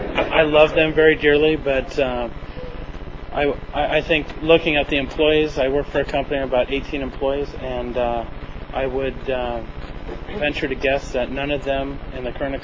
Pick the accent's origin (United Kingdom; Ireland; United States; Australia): United States; Colorado; I'm from Colorado initially. My wife grew up here on the Central Coast, and we moved here years ago and purchased a home in Santa Maria.